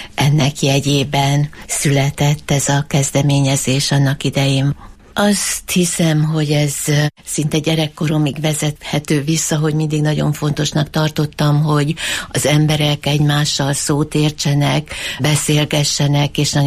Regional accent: Miskolc, Borsod-Abaúj-Zemplén, Hungary; én miskolci vagyok, itt születtem, az életem nagy részét itt töltöttem, és hát nekem ez volt a természetes közeg, amiben itt éltem, viszont amikor annak idején elkerültem Pécsre

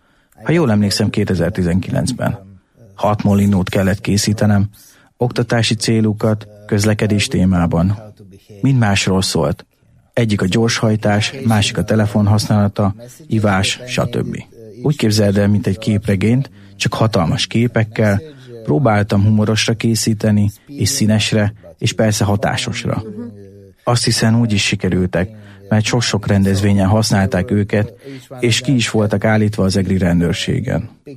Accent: Belgrade, Serbia; moved away as an adult; also born or lived in Italy; Belgrádban születtem, ott is éltem sokáig, aztán Olaszországba költöztem 3 évre

